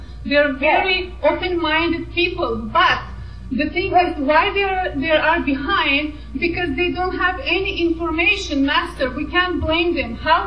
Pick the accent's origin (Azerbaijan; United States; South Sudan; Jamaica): Azerbaijan; born there; English is a second language; You know, I was born in Azerbaijan.